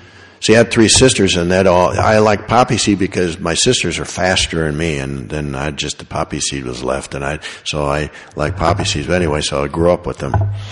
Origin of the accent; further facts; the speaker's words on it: Omaha, Nebraska, United States; Well, we grew up in Omaha. And so it turns out that we grew up about a mile apart, but I never knew them.